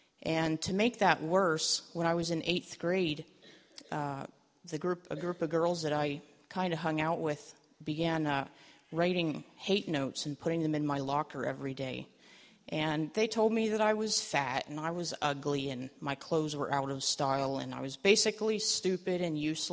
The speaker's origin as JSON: {"language": "English", "region": "Pennsylvania", "country": "United States", "tie": "born or raised there", "said": "I was actually born and raised in Pennsylvania, central Pennsylvania, right down there with all the Amish and Mennonites."}